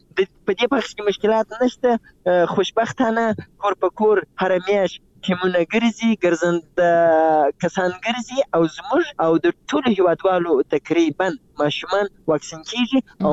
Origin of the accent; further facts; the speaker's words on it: Zabul, Afghanistan; زه د زابل یم او پرون له زابل نه بل ورځ راځم تقریبا.